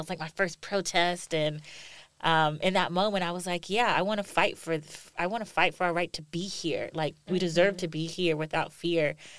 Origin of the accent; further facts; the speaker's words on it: Cincinnati, Ohio, United States; I'm from Cincinnati, Ohio, and I remember when I was in, like, middle school